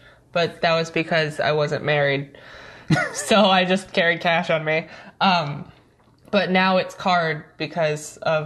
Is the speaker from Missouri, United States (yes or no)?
yes; St. Louis, Missouri, United States; St. Louis.